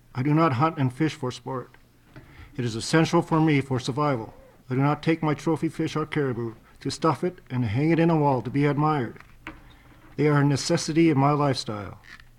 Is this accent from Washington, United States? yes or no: no; Naknek, Alaska, United States; I am from the Naknek area under the Pavic Corporation. As an individual, I feel very fortunate to be born an Alaska native